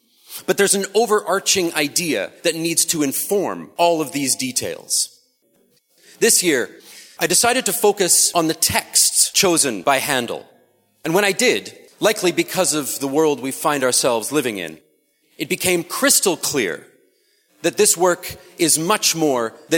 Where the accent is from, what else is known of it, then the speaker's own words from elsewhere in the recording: Western Canada, Canada; I can't skate. I'm from Western Canada. I curled a lot.